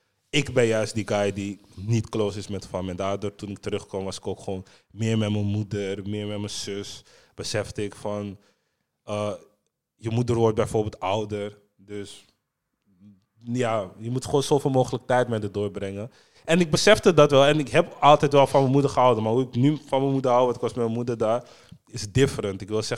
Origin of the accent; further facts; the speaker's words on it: Netherlands; ze kijken naar me als Hollandse man sowieso.